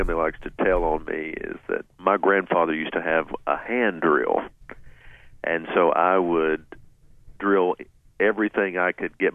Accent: Berea, Kentucky, United States; Yeah, you know, Berea is close to Lake Cumberland, and we spent a lot of time there.

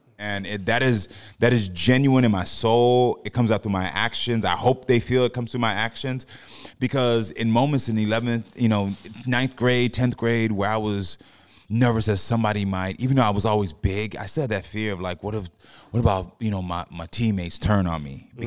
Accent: Jamaica; for me as a black gay man, there was times in, you're part Jamaican, so you know I'm Jamaican.

